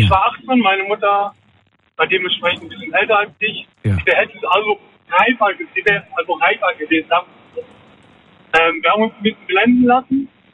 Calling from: Westerwald, Germany; Ich komme aus dem Westerwald.

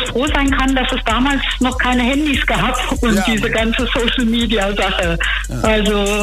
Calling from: Berlin, Germany; aus Berlin.

